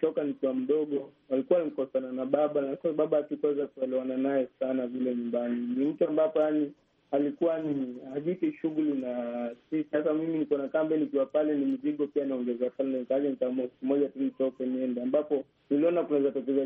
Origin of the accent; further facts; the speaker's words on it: Kakamega, Kakamega County, Kenya; now in Mombasa, Kenya; Kwetu nyumbani ninatoka Western Kakamega, lakini hapa nilipo ni Mombasa.